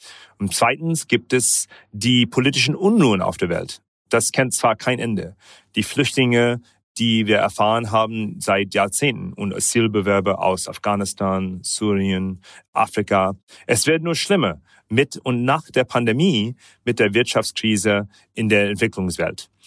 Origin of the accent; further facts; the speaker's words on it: United Arab Emirates; German is a second language; also born or lived in India / United States / Germany; now in Singapore; in Indien geboren, in den Vereinigten Arabischen Emiraten sowie die USA und teilweise auch sogar Deutschland aufgewachsen, wohne zurzeit in Singapur